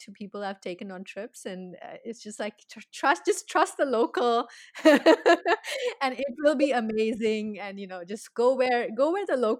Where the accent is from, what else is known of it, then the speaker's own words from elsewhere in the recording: India; Now, I'm from India